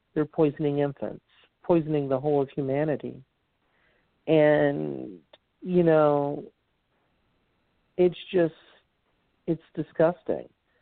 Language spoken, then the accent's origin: English; the South, United States; you know, I grew up in the South.